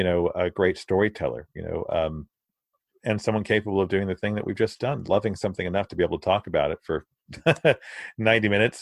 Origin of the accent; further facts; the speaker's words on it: Naples, Virginia, United States; also born or lived in London; I grew up in Naples, in Italy. I was born in London, grew up in Naples, in Virginia, in the States.